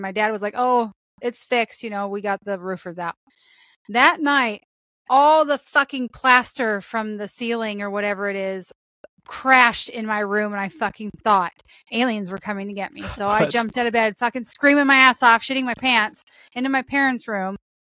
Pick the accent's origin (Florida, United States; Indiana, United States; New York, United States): Indiana, United States; Warsaw; Edgewood Middle School, and then I went to Warsaw Community High School.